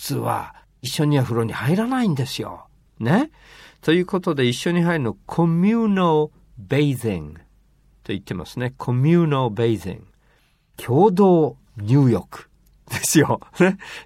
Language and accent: Japanese; Izu, Shizuoka, Japan; 私の、生まれ育った伊豆ではですね、子供の頃24時間営業ですからね、銭湯は。